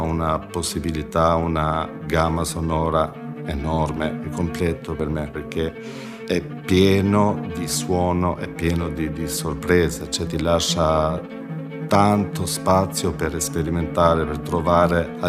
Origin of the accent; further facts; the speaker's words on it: Tirana, Tirana County, Albania; now in Italy; sono nato a Tirana, vengo dall'Albania, vivo in Puglia da più o meno 22 anni.